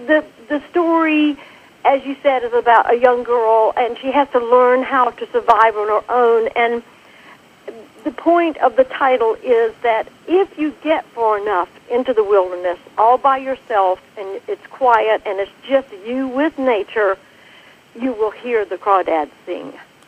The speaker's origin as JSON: {"language": "English", "region": "Georgia", "country": "United States", "tie": "born or raised there", "said": "When I was a young girl growing up in South Georgia, my mother used to say she always encouraged me to go as far into the woods as I could go."}